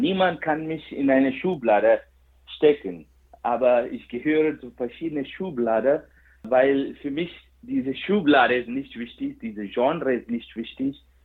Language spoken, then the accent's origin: German; Bangalore, Karnataka, India; first language Kannada; German is a second language; Das ist meine Muttersprache. Die Sprache heißt Kanada, wie das Land Kanada. Und das ist eine südindische Sprache. Ich komme aus Karnataka, Bangalore, von Südindien.